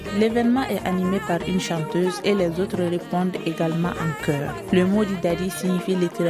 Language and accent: French; Manankoro, Sikasso, Mali; J'ai grandi dans cette musique principale de Manankoro, mon village natal.